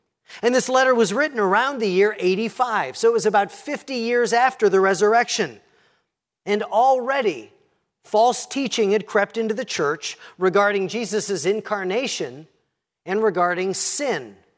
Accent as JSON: {"language": "English", "town": "Sewickley", "region": "Pennsylvania", "country": "United States", "tie": "born or raised there", "said": "Now, I grew up outside of Pittsburgh in a little town called Swickley."}